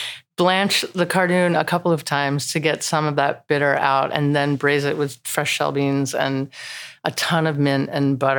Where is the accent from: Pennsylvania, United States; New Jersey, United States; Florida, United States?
New Jersey, United States; Because I'm from New Jersey.